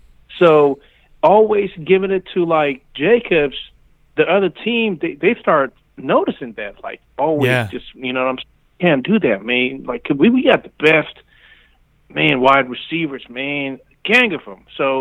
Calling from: Long Beach, California, United States; from Long Beach, California, man.

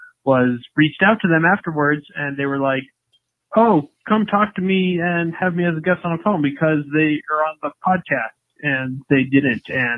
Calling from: San Diego, California, United States; I'm calling from California, San Diego.

